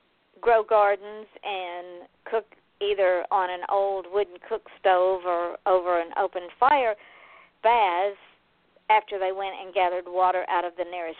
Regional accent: Georgia, United States; Well, no, I'm from Georgia, so it was just as bad.

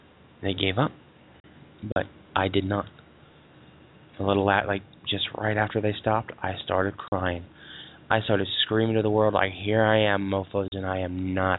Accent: United States; The fact that I'm American makes it all the better.

